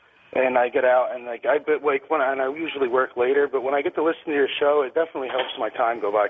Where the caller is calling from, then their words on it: Pennsylvania, United States; I'm actually calling from the Northeast in Pennsylvania.